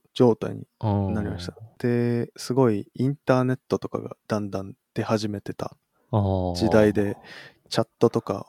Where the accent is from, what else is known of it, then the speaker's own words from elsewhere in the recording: Sendai, Miyagi, Japan; born there; で仙台で生まれて 2、3年ごとに各地を転々としてきた